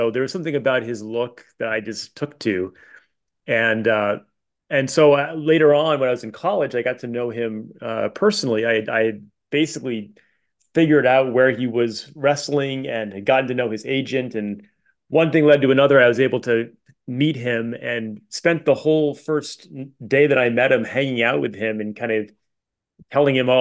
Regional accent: Rhode Island, United States; I grew up in Rhode Island.

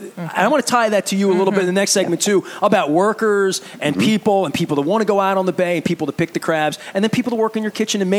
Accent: Dundalk, Maryland, United States; I'm from Dundalk.

